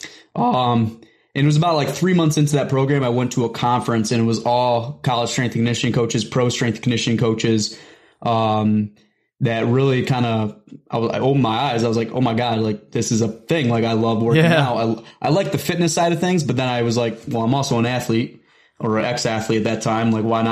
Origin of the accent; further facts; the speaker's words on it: Rochester, New York, United States; So, yeah, I'm from Rochester, New York, and, you know, for your listeners, basically all I'm going to say is in between Buffalo and Syracuse.